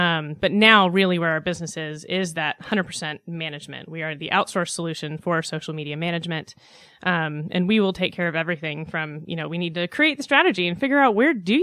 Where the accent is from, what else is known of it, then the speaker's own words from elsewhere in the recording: Virginia, United States; now in Roswell, United States; No, I grew up in Northern Virginia.